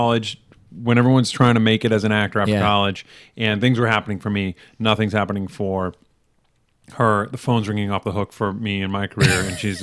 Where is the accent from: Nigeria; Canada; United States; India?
United States; Massachusetts; I have 3 sisters. We just grew up in a small town, and didn't get into acting until I saw my sister in a play